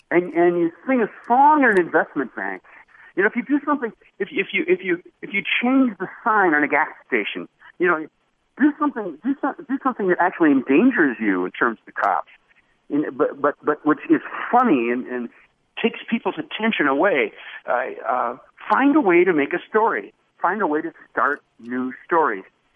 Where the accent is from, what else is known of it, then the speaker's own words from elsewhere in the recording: New York, United States; That's the way you Broadway plays in New York, back in my hometown.